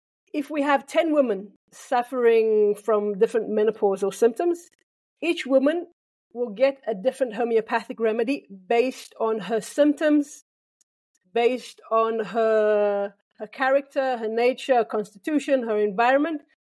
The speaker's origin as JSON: {"language": "English", "country": "Israel", "said": "I come from Israel"}